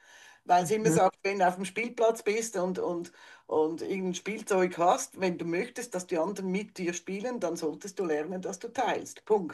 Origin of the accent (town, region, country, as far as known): Switzerland